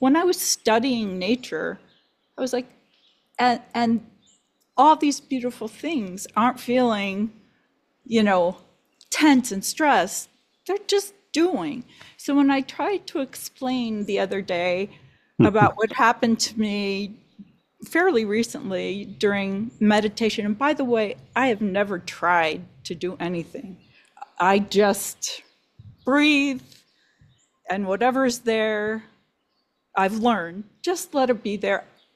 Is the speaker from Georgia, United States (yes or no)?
no; Denver, Colorado, United States; As you can see, I'm in a sunny place, and that's Arizona, but I'm from Denver.